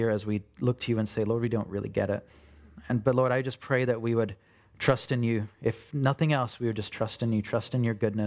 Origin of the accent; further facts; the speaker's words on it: Australia; Even though I'm from Australia and she's from here.